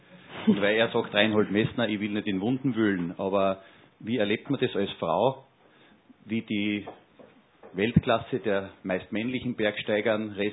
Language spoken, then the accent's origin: German; Upper Austria, Austria; Und ich als Oberösterreicher bin stolz, dass wir so jemanden wie Sie haben